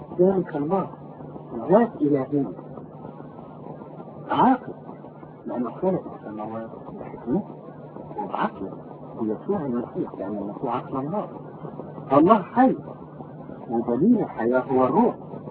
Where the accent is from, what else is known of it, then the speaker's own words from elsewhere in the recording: Egypt; born there; لكن أنا أعتبر ابن مصر بالانتساب إلى مصر دي المكان لأن ولدت في مصر تحت سماءها وفي أرضها